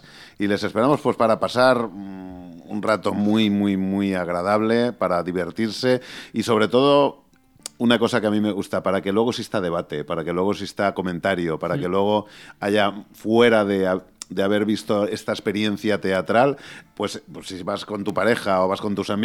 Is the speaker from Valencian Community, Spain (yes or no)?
yes; Valencia, Valencian Community, Spain; pues somos valencianos